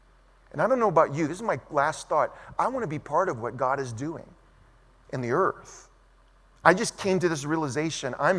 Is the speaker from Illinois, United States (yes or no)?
no; Louisiana, United States; now in Burbank, United States; Why in the world is this South Louisiana fake Cajun? I'm not a Cajun. What am I doing in Burbank, California?